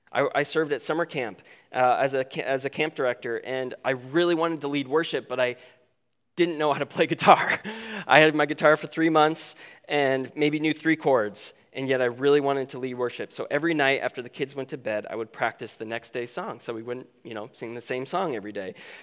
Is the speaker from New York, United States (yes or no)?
no; Okoboji, Iowa, United States; It was right on the lake, right next to the lake in my hometown of Okoboji, Iowa.